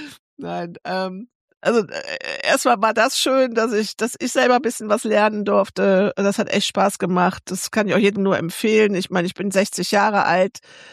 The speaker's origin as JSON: {"language": "German", "region": "Rhineland", "country": "Germany", "said": "Ich komme ja aus dem Rheinland"}